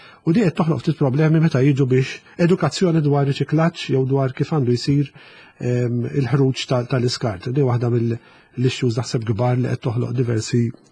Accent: Rabat, Western Region, Malta; now in Marsaskala, Malta; jien noqgħod f'lokalità li ma twelidx fiha, jiena ġej mir-Rabat u noqgħod Marsa Skala.

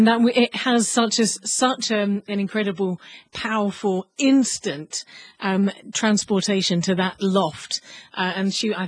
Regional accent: London, United Kingdom; my oldest friend, who is just 2 months older than me, we grew up in London together

